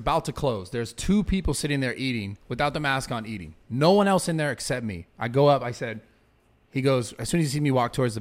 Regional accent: San Francisco, California, United States; now in Woodland Hills, United States; I grew up my whole life. I grew up in San Francisco. I live in Sacramento State. I came down to Orange County, lived all in Orange County, all through Orange County, all through LA, lived in Woodland Hills now.

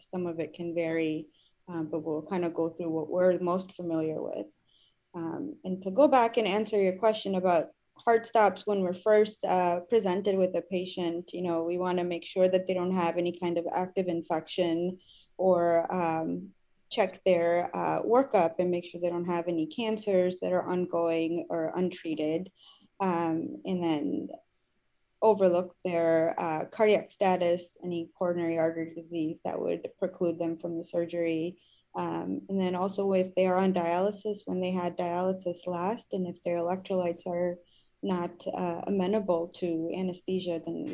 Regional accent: New York, United States; So I grew up in New York, went to medical school in the Caribbean at St. Matthew's in Cayman Islands

